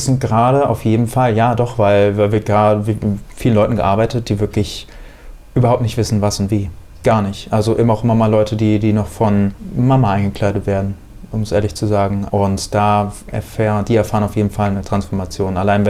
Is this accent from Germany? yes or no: yes; Hesse, Germany; wir kommen aus der Nähe von Frankfurt